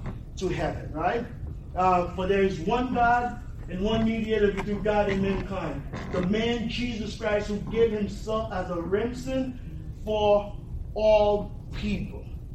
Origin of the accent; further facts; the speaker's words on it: Haiti; I remember as a kid growing up in Haiti